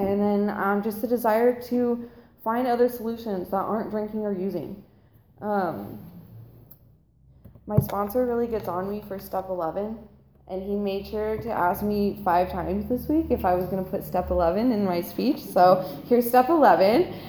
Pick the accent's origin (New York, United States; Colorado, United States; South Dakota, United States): Colorado, United States; we're from Colorado, so some Coors Lights have to be in there.